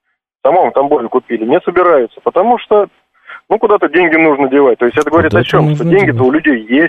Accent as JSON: {"language": "Russian", "town": "Tambov", "region": "Tambov Oblast", "country": "Russia", "tie": "born or raised there", "lives_now": "Moscow, Russia", "said": "Я проживаю как бы сейчас в Москве, но родом я сам из Тамбова."}